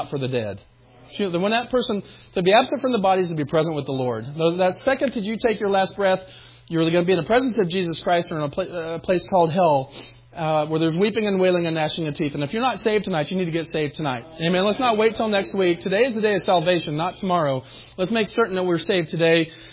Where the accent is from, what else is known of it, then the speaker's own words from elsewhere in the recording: El Dorado, Kansas, United States; It's just on this side of El Dorado, Kansas. I grew up in El Dorado.